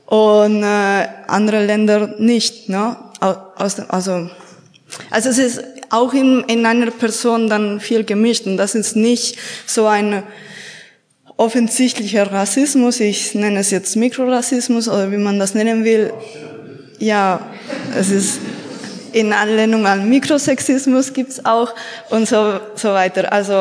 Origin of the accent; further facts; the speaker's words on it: Spain; ich komme aus Spanien ursprünglich.